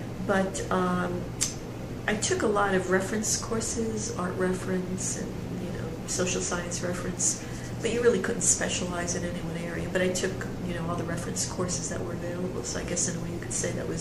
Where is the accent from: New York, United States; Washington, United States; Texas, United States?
New York, United States; Brooklyn; I'm from Brooklyn, New York.